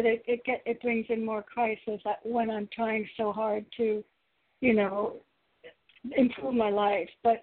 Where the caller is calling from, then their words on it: Connecticut, United States; again from Connecticut.